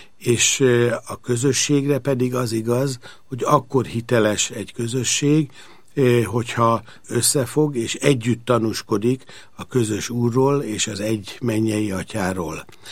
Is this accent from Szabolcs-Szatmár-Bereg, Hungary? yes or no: no; Budapest, Hungary; Én Budapesten a Deák téri templom tövében nőttem fel, édesapám közel 4 évtizeden át ott volt evangélikus lelkész